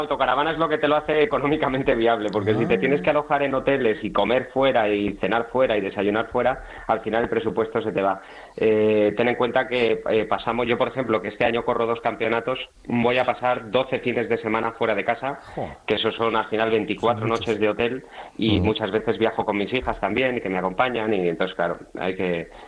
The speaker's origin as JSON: {"language": "Spanish", "town": "Madrid", "region": "Community of Madrid", "country": "Spain", "said": "Yo soy de Madrid."}